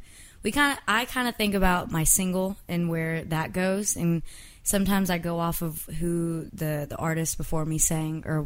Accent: Texas, United States; I'm from Texas

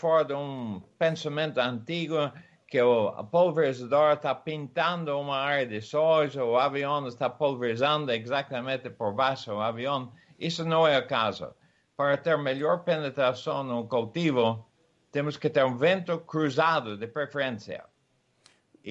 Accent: Ireland; Portuguese is a second language; moved away as an adult; also born or lived in England / Brazil / United States / Switzerland; eu sou irlandês. Fui criado numa fazenda na Irlanda e depois fui para a Inglaterra para estudar agronomia e engenharia mecânica.

